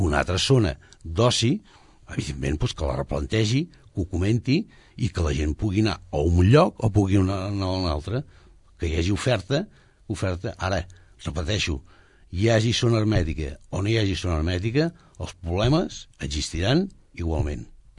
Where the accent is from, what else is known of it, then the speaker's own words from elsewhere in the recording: Sabadell, Catalonia, Spain; tots som gent de Sabadell, tots som empresaris de Sabadell de tota la vida